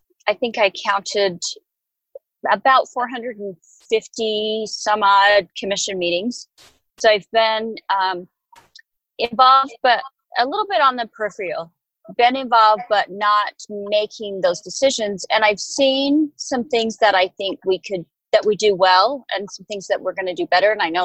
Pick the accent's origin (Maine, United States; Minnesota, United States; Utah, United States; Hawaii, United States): Utah, United States; Summit; Born and raised in Summit, the big city, went to Paramount High School, went away to college, went to Utah State, then California, Cal Poly, then Wyoming, Salt Lake, and back here.